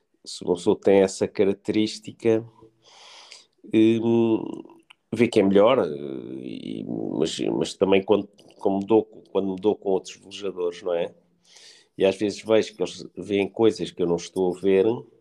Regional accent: Maputo, Maputo City, Mozambique; born there; Isso foi em Moçambique, como eu nasci em Lourenço Marques.

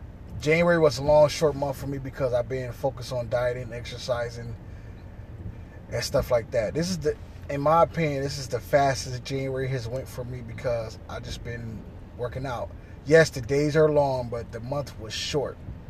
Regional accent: Ohio, United States; I say pop because I'm originally from Ohio, and right now I reside in the state of New Hampshire.

